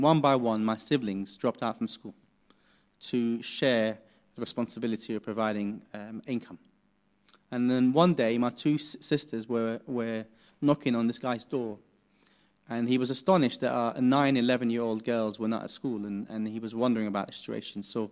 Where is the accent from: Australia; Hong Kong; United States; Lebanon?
Lebanon; I grew up in Lebanon in the 80s. I come from a Muslim family. My mom and my dad and four other siblings lived in the Muslim north of the country.